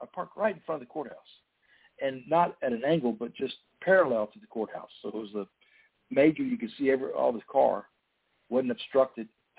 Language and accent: English; Pensacola, Florida, United States; I'm from Pensacola.